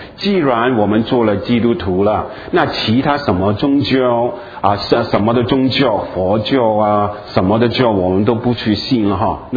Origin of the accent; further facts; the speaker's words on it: Guangdong, China; 特别我们广东人这样说，我们广东人你们不是广东人我们广东人这样说